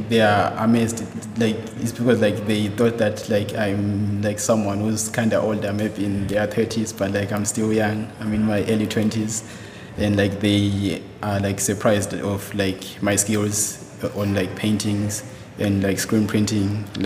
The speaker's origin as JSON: {"language": "English", "country": "Zimbabwe", "lives_now": "Ireland", "said": "Originally, I'm from Zimbabwe, but now I'm living in Mill Street, Kwandikoke."}